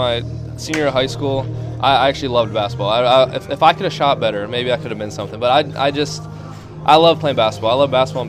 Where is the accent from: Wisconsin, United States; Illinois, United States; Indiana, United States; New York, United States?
Wisconsin, United States; born there; I was born in Wisconsin, big Packer fan.